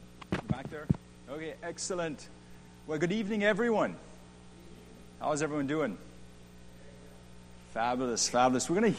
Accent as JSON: {"language": "English", "town": "Winnipeg", "region": "Manitoba", "country": "Canada", "said": "I'm from Winnipeg, Manitoba, Canada, so not too far from here, only 24 hours. For myself, I grew up in a Hutterite community left that setting"}